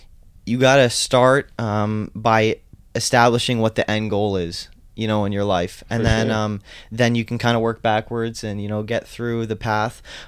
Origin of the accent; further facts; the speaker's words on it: Naples, Florida, United States; Well, born and raised here in Naples, Florida.